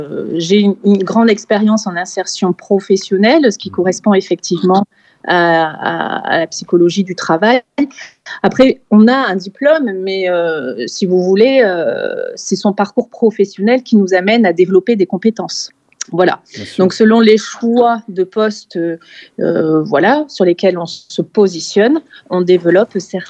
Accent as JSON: {"language": "French", "town": "Bordeaux", "region": "Nouvelle-Aquitaine", "country": "France", "tie": "born there", "said": "Eh bien, je suis née à Bordeaux. J'ai fait mes études de psychologie à Bordeaux suite à un baccalauréat littéraire."}